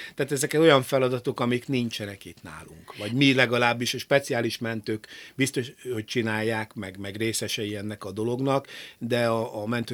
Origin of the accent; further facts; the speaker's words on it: Gánt, Fejér, Hungary; Hiszen én egy olyan helyről származom, Gántbányaterepről vonatkoztatok el mindent, amikor én kisgyerek voltam, ez még egy bányász település volt, a bauxit bányászatra épült